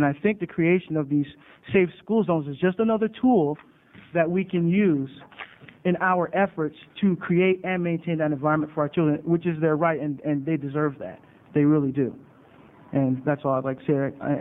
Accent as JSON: {"language": "English", "town": "Newark", "region": "New Jersey", "country": "United States", "said": "Now, I'm from Newark, New Jersey, so I know a little something about violence in schools."}